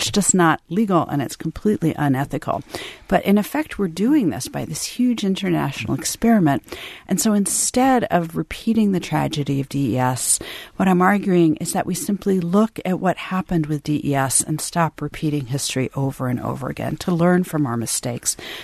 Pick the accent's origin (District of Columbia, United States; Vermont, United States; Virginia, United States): District of Columbia, United States; Washington; And I grew up in Washington, D.C. neighborhood where everybody worked for the government, for a regulatory agency.